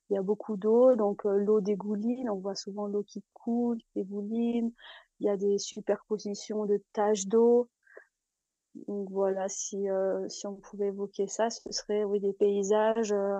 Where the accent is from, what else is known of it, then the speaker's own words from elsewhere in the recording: Provence-Alpes-Côte d'Azur, France; born there; j'ai été amenée à travailler là où je suis née, donc dans les Hautes-Alpes